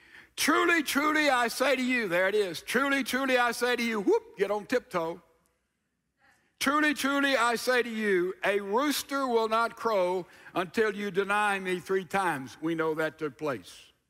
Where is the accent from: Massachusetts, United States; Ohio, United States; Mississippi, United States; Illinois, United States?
Mississippi, United States; Laurel; That's about the distance from here to my hometown of Laurel, Mississippi.